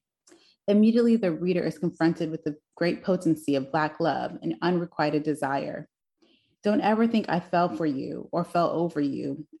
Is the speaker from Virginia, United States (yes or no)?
yes; Arlington, Virginia, United States; As a child growing up in Arlington, Virginia, I spent hours at the public library and not the bookstore.